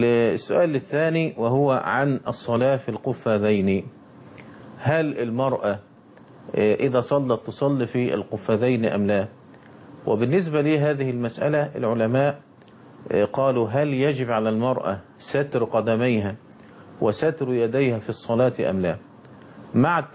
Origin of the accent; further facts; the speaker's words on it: Egypt; احنا عندنا في مصر ها هنا بيأخذوا بمذهب الأحناف